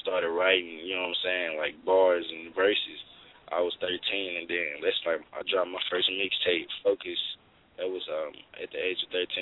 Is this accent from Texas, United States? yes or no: no; Martinsville, Virginia, United States; I'm an artist from Virginia, Martinsville, Virginia, 276 on the East Coast part.